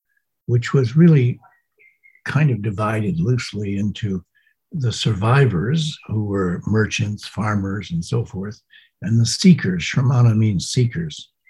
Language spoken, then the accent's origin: English; United States; accepting the culture that I grew up in America